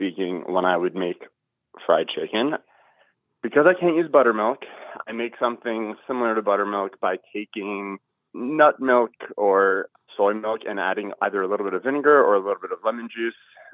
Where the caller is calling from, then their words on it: Overland Park, Kansas, United States; I'm calling from Overland Park, Kansas.